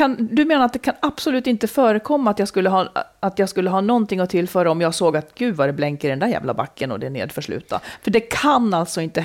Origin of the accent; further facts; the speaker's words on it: Dalarna County, Sweden; Jag kommer från Dalarna.